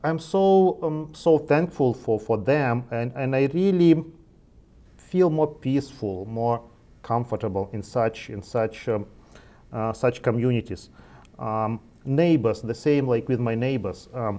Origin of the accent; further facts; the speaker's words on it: Belarus; English is a second language; now in Canada; it reminds me my home country in a way that people are more more kind of close to the same behavior like I used to have back in Belarus. And I think it is more not cross-cultural, but more with, it comes towards the community and the size of the community. I grew up in a village, in a small town